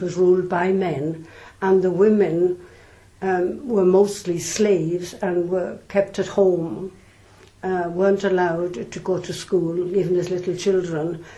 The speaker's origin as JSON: {"language": "English", "region": "Wales", "country": "United Kingdom", "tie": "born or raised there", "said": "Yes, I was born and reared there and educated there, yes."}